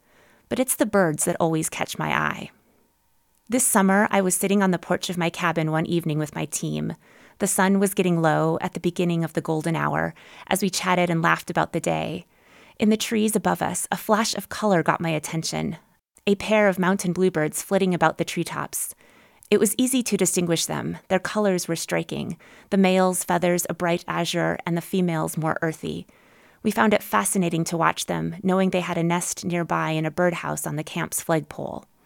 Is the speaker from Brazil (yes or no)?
no; Alabama, United States; the small red birds I love from my home state of Alabama.